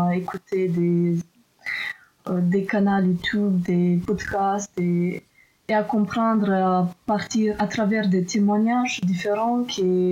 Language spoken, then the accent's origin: French; Moldova; French is a second language; now in France; Moi, je viens de la Moldavie, pays de l'Est